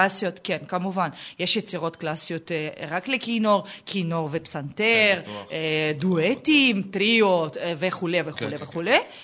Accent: Tashkent, Uzbekistan; אני מאוזבקיסטן, מעיר הבירת תשקנט.

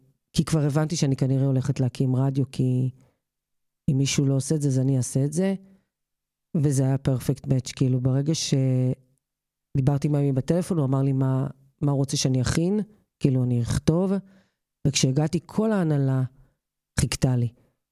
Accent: Kfar Vitkin, Central District, Israel; אז אני מושבניקית, אני חושבת שזה הדבר הכי עקבי בחיים שלי, כי אני דור שלישי בכפר ויתקין.

